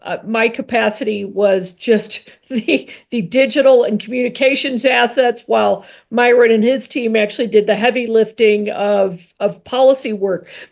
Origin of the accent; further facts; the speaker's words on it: Missouri, United States; I grew up in Missouri. Trust me, I was always looking west.